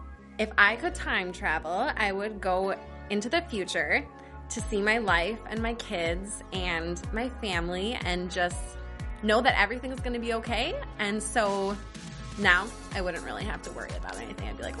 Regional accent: Lakeville, Minnesota, United States; I'm from Lakeville, Minnesota, and this is my third year as a Minnesota Vikings cheerleader.

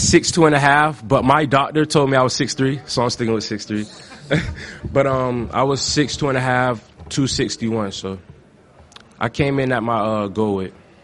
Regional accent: St. Petersburg, Florida, United States; I come from St. Petersburg, Florida, and, you know, things like that.

